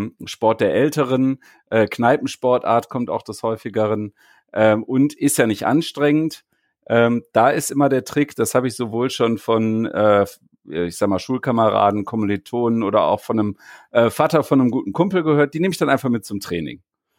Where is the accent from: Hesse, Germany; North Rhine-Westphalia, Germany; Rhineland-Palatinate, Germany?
North Rhine-Westphalia, Germany; Wuppertal; born there; weil ich gebürtiger Wuppertaler bin